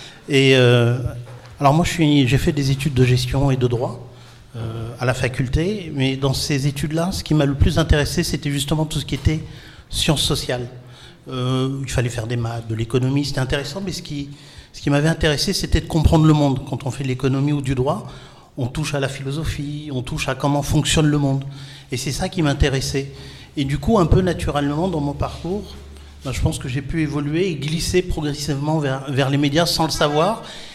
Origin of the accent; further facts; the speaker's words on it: Algeria; now in France; je ne suis pas français, j'ai été naturalisé, je suis algérien. Et donc, du coup, je me sens algérien, je me sens français, je me sens totalement citoyen du monde.